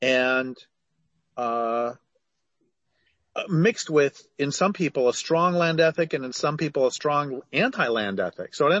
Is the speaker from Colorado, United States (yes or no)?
yes; Boulder, Colorado, United States; also born or lived in Nevada / Idaho; I grew up in much of the rural West, I grew up in just outside of Boulder, Colorado, which was very liberal, but I was just outside.